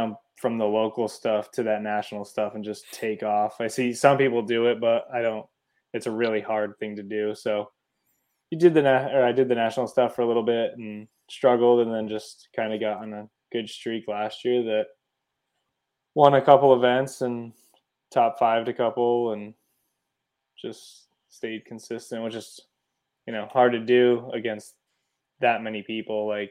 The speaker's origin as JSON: {"language": "English", "town": "Andover", "region": "Connecticut", "country": "United States", "said": "I'm from Andover, Connecticut."}